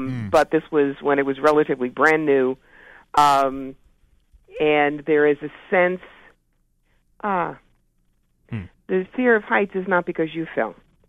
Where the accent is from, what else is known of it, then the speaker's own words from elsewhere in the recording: Cherry Hill, New Jersey, United States; Hey, I'm from Cherry Hill, exit 4. Watch it, fella.